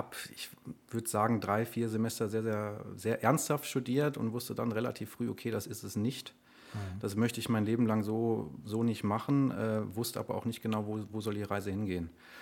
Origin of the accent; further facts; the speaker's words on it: Rheinböllen, Rhineland-Palatinate, Germany; Also Rheinböllen ist mein Heimatort. Die Schule ist in Simmern gewesen, circa 13-14 Kilometer Entfernung.